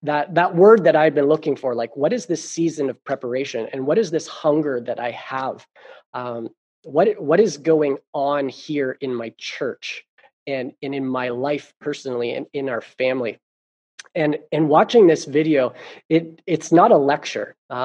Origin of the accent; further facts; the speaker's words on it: Ontario, Canada; born there; You know me, I'm not from these parts. And the Saskatoon revival was in 1971. I was born in 82 in Ontario.